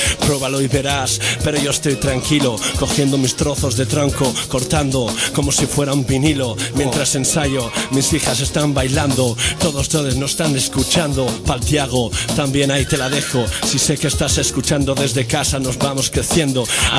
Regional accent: Morocco; moved away; Hasta yo puedo volver a mi ciudad de pequeño en Marruecos.

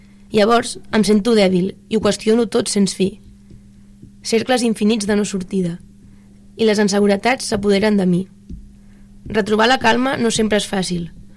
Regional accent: Sant Quirze, Catalonia, Spain; perquè jo soc de Sant Quirze

